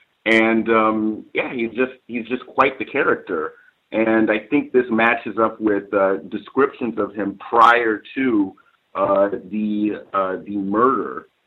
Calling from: Los Angeles, California, United States; I'm calling from Los Angeles.

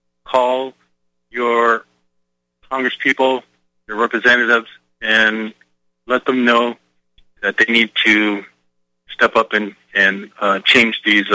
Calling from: California, United States; I am calling from the Democratic People's Republic of California.

